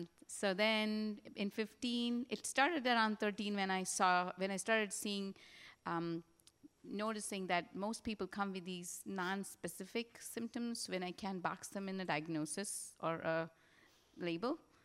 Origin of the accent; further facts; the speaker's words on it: India; I had heard of Ayurveda because I'm from India